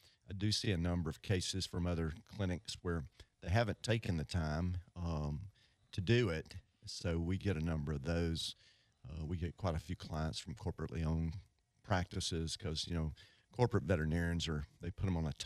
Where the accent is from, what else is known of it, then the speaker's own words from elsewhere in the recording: Mississippi, United States; I'll just start from the start. I'm from Mississippi. I went to University of Mississippi, Ole Miss, hottie totty.